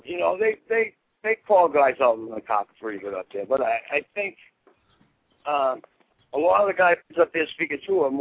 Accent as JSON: {"language": "English", "town": "Boston", "region": "Massachusetts", "country": "United States", "tie": "born or raised there", "said": "You know, I grew up in Boston."}